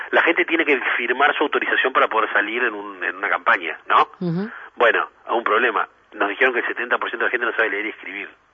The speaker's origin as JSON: {"language": "Spanish", "country": "Uruguay", "said": "Bueno, nosotros somos de Uruguay."}